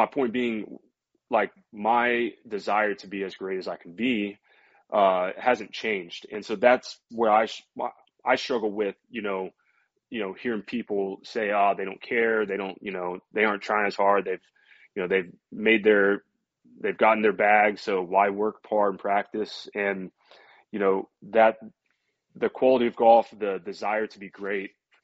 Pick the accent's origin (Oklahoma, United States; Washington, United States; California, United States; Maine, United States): Oklahoma, United States; I'm passionate about my home state where I'm from, and I know Oklahomans love their sports